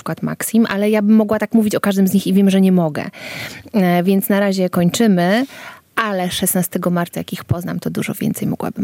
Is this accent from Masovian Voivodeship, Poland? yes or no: no; Podlaskie Voivodeship, Poland; ja jestem z Podlasia, no, a właściwie wychowałam się gdzieś między Białymstokiem a Bielskiem Podlaskim. I wsie białostockie są mi bardzo bliskie, jak i kultura, i religia, i ten język